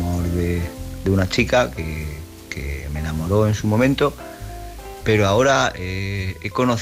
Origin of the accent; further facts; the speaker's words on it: Córdoba, Andalusia, Spain; now in Granada, Spain; soy un chico de Córdoba. Lo que pasa es que ahora mismo estoy residiendo en Granada.